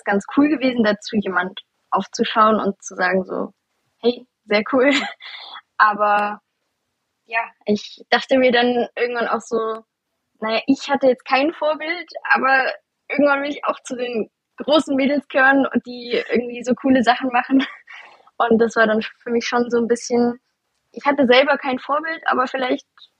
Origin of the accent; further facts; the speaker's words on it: Stuttgart, Baden-Württemberg, Germany; Also ich komme damals aus Stuttgart